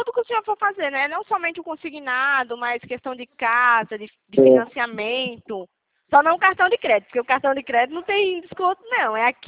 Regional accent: Sergipe, Brazil; moved away; Eu sou de Sergipe

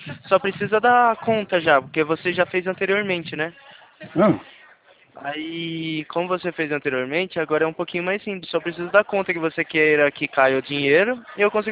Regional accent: Araras, São Paulo, Brazil; Eu sou daqui de Araras.

